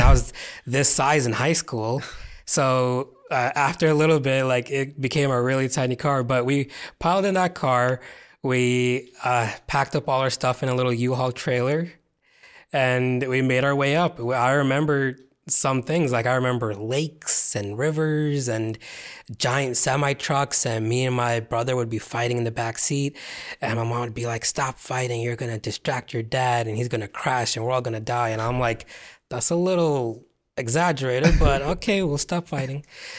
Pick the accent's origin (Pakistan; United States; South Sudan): Pakistan; And a lot of times other people thought we were Mexican, and we'd be like, no, we're Pakistani.